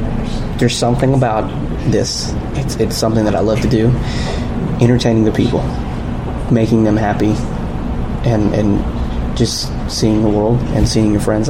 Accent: Florida, United States; I'm from Florida, and I started doing this when I was about 2 years old.

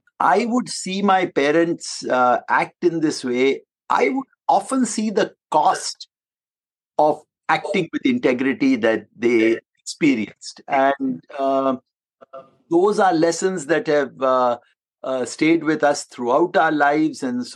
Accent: Mumbai, Maharashtra, India; I grew up in Mumbai. I'm from a very close-knit family

